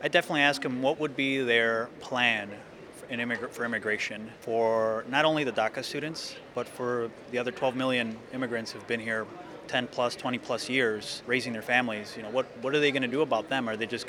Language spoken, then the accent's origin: English; Chicago, Illinois, United States; an electrical and computer engineering major, and I'm from Chicago, Illinois.